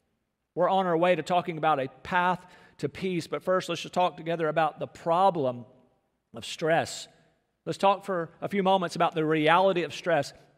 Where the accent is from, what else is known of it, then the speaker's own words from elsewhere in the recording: Rocky Mount, North Carolina, United States; I would sometimes make the road trip from Rocky Mount, North Carolina, my hometown, up I-95